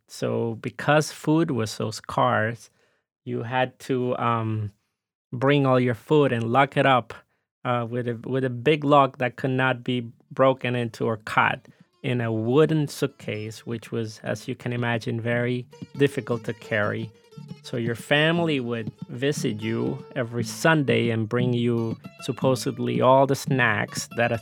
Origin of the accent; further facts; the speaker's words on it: Havana, Cuba; I grew up in Havana and I had to serve in the Cuban army before college